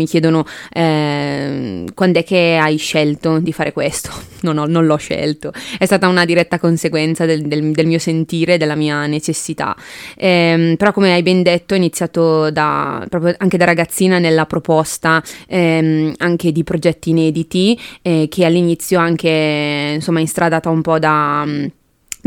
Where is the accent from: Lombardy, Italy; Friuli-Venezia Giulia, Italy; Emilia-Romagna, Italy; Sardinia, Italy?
Lombardy, Italy; nonostante io sia più su Brescia negli ultimi anni, la mia terra è fondamentale, quindi nelle tre date di presentazione di questo nuovo progetto ci tenevo tantissimo a inserire una data Camuna